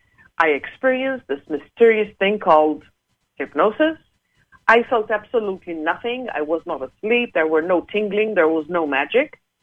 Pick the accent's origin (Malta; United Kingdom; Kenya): Malta; Growing up in Malta, I used to watch the show, the TV show, Starsky and Hutch.